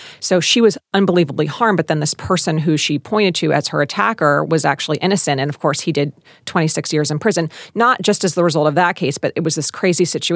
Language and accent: English; Philadelphia, Pennsylvania, United States; there are two big ones out of my hometown of Philly where a number of people were exonerated.